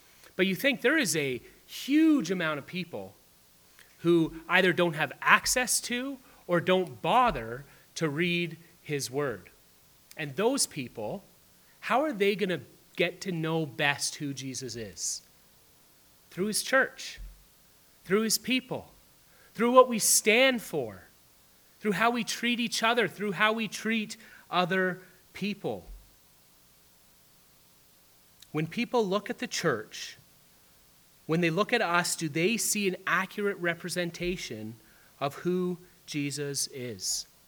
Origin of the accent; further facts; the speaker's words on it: Sault Ste. Marie, Ontario, Canada; I'm from Sault Ste. Marie, but I'm sure it's not much different here in Sudbury.